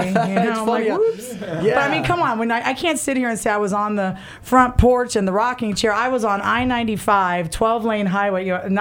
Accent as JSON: {"language": "English", "town": "Miami", "region": "Florida", "country": "United States", "said": "I'm from Miami, Florida originally. I am Spanish and Irish"}